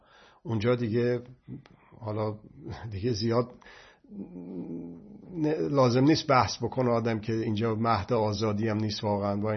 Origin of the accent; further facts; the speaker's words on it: Iran; حالا در مورد ما که ایرانی هستیم